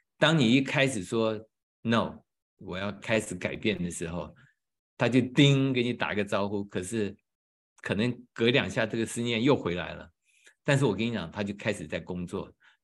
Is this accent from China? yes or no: yes; China; 所以呢，第一个打破我们中国人的传统